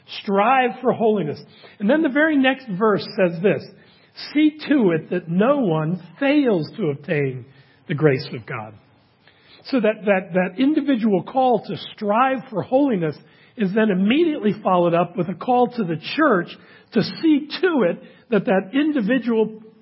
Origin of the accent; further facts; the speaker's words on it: Washington, District of Columbia, United States; my hometown baseball team, the Washington Senators, which are now the Washington Nationals